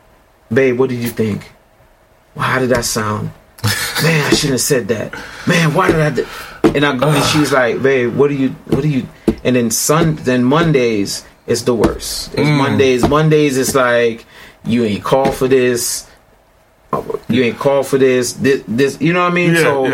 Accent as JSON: {"language": "English", "town": "Brooklyn", "region": "New York", "country": "United States", "said": "I'm from the city. I'm from Brooklyn. I'm not good with my hands."}